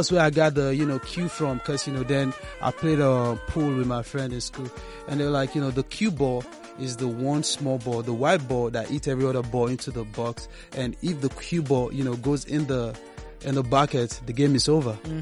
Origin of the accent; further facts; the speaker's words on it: Nigeria; also born or lived in Washington, D.C., United States; I spent most of my life in Nigeria